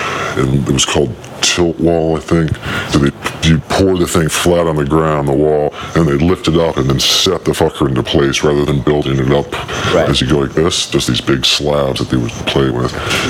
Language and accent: English; Richmond, Virginia, United States; also born or lived in Grand Rapids, Michigan; I'm from Richmond, the capital of the Confederacy. And I was born in Michigan, Detroit. My father's from Detroit. I was born in Grand Rapids. But raised in the the capital of the Confederacy